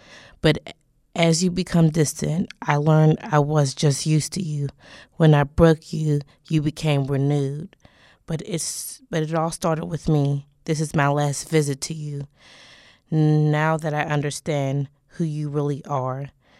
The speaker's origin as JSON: {"language": "English", "town": "Pittsburgh", "region": "Pennsylvania", "country": "United States", "said": "I'm from the Hill District."}